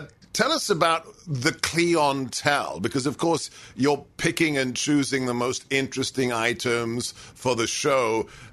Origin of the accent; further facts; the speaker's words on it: United States; I am an American, but hey, I wasn't born in Alabama.